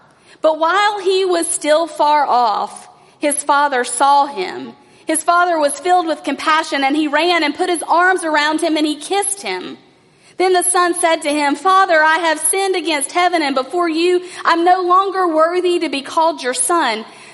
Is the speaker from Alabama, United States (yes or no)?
no; North Carolina, United States; So many of you know I grew up in Jackson County, North Carolina.